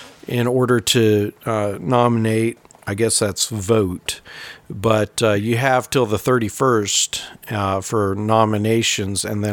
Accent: West Coast, United States; growing up on the West Coast, you know, we had our sunsets over the water.

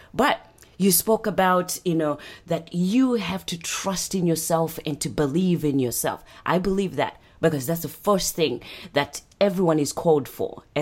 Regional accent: Zimbabwe; now in United States; See, I'm originally from Zimbabwe, as you know.

